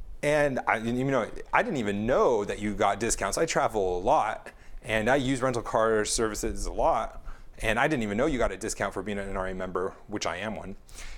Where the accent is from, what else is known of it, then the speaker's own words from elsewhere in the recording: California, United States; now in Hawaii, United States; And the reason I wanted to talk about that today is because I come from California